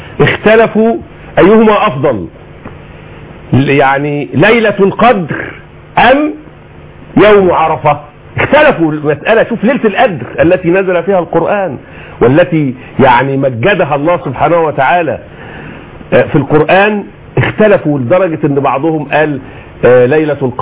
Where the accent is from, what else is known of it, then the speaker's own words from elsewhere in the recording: Egypt; بلادنا مصر